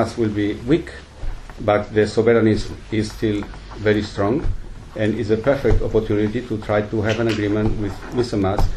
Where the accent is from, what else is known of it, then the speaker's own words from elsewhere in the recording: Barcelona, Catalonia, Spain; My father was German. My mother was Spanish, Catalan. I was born in Barcelona and raised in Barcelona.